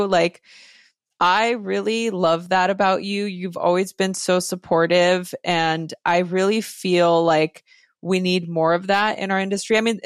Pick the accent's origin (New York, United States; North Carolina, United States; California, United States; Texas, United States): California, United States; Los Angeles; my story growing up in East LA, you know, in a gang riddled environment